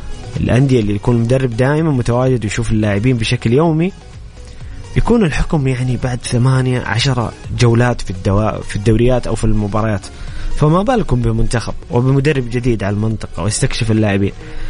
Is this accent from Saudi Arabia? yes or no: yes; Saudi Arabia; أمامنا كأس آسيا وطموحنا كبير كسعودية